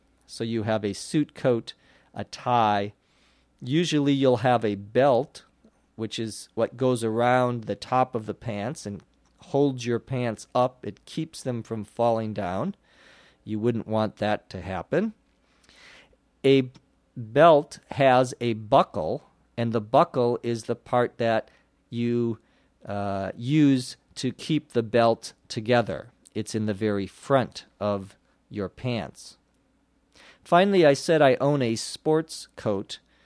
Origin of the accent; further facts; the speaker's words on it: Los Angeles, California, United States; from Los Angeles.